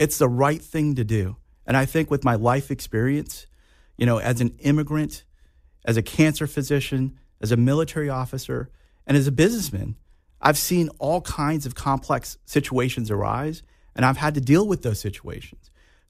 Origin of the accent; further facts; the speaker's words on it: Manhattan, Kansas, United States; also born or lived in India; Kansas, I mean, I came here to Manhattan, Kansas, actually, when I was about 5 years old. You know, I grew up in Manhattan.